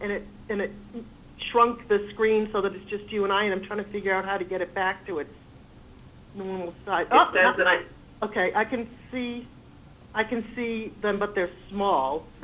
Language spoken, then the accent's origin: English; East Coast, United States; Well, I've only lived here for a short period of time. I'm from the East Coast, and I'm not familiar with the stairs within the driveway setup.